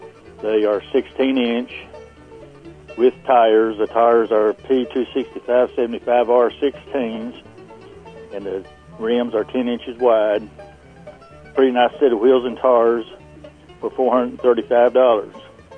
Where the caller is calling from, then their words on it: Kentucky, United States; Calling from here in Powell County.